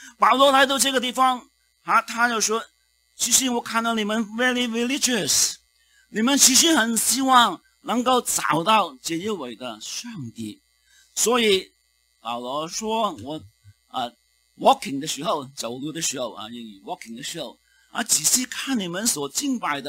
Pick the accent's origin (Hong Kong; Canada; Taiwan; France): Canada; 其实就好像我们加拿大人一样可能他不认识